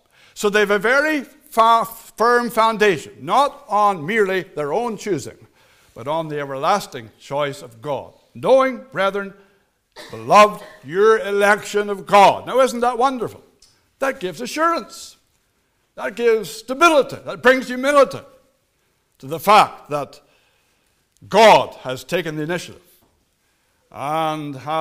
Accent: Fredericton, New Brunswick, Canada; born there; I was born in Fredericton, that's the city. New Brunswick, that's the province. Canada, that's the country. In 1959, into a home where the gospel was set before me, where the fear of God was known. In that, my parents were Christians.

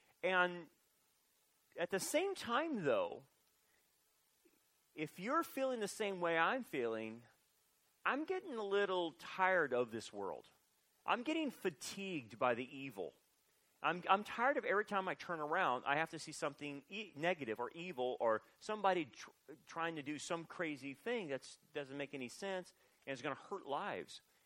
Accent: Delano, California, United States; I'm from Delano, so don't hold that against me.

